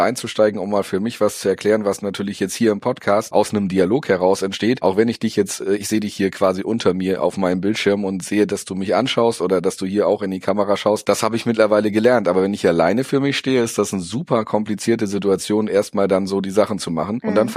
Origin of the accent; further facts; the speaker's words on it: North Rhine-Westphalia, Germany; ich komme aus dem Pott.